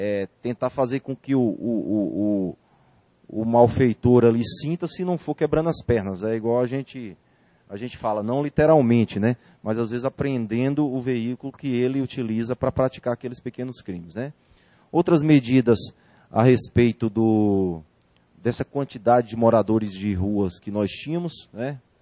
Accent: Goiânia, Goiás, Brazil; Sou de Goiânia, né?

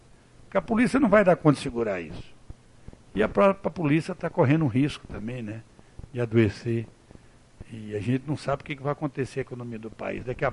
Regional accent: Formosa, Goiás, Brazil; Porque muitas vezes a gente se refere a Goiás, porque nós somos de Formosa.

